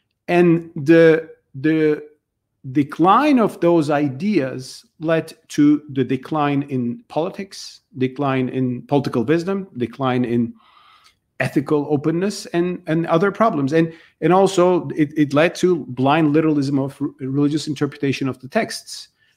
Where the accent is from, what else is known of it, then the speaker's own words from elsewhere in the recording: Turkey; Well, I grew up with this in Turkey.